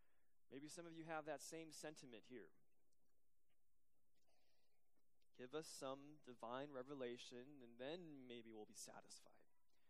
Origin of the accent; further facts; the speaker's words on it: Taipei, Taiwan; first language Chinese; English is a second language; now in United States; I grew up in Taiwan. As a kid growing up in Taiwan, I love to read.